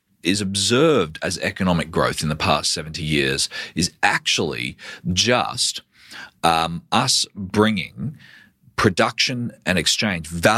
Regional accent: Queensland, Australia; I'm a Queenslander, first and Australian second.

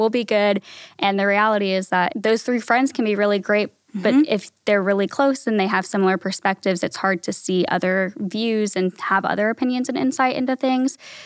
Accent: Kansas, United States; moved away as an adult; also born or lived in Texas; So I moved there from Kansas for college, and that was about 6 hours away from my hometown.

